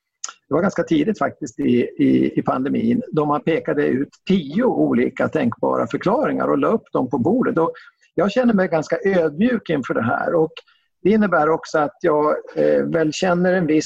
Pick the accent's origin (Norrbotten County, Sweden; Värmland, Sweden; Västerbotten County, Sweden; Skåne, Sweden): Västerbotten County, Sweden; jag kommer från Västerbotten i norr ursprungligen.